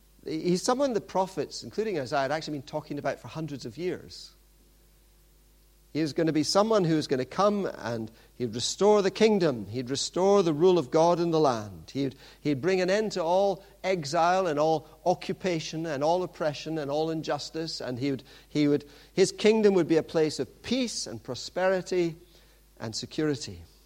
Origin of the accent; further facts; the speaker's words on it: Pakistan; born there; I don't know if you know this, but I was born in Pakistan.